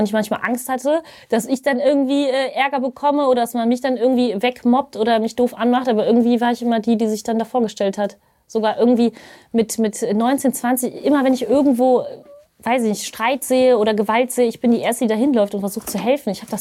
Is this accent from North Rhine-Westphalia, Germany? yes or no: yes; Düsseldorf, North Rhine-Westphalia, Germany; In Düsseldorf tatsächlich, bin ich auch geboren.